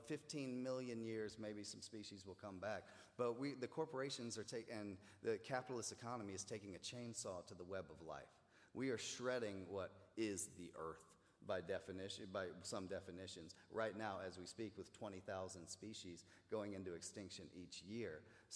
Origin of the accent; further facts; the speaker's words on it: North Carolina, United States; now in California, United States; You know, I'm from North Carolina. I live in California now.